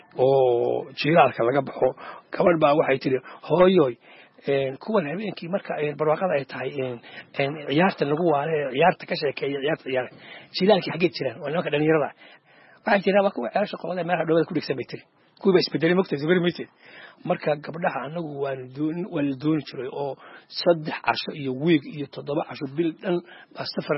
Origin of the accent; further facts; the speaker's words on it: Wanlaweyn, Lower Shabelle, Somalia; waxaan ku dhashay magaalada buuxooda weli khaasan wuluwul baan ku dhashay halkaasaan kusoo barbaaray